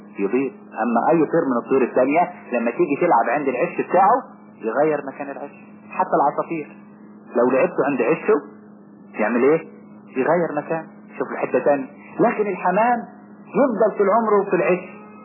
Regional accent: Egypt; عندنا في مصر

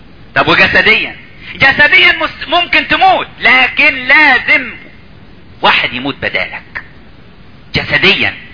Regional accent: Upper Egypt, Egypt; عندنا في الصعيد يقولك العيلتين بينهم ايه؟ بينهم دم

